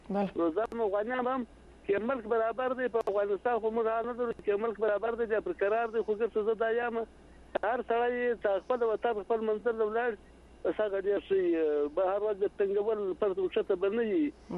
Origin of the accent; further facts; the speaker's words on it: Pakistan; یا زه خو د پاکستان یم